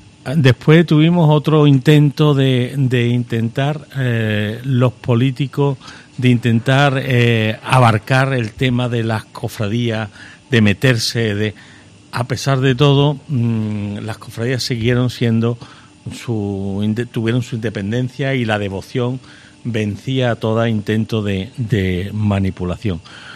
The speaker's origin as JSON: {"language": "Spanish", "region": "Basque Country", "country": "Spain", "said": "Digo, que yo no vengo de Bilbao, que vengo de ahí al lado."}